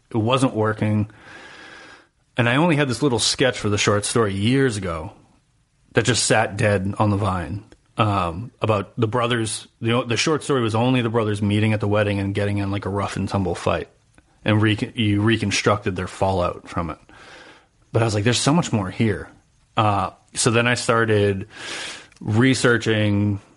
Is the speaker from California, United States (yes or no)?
no; New Hampshire, United States; I mean, I'm from New Hampshire and I go, like you said, like you surf in New Hampshire.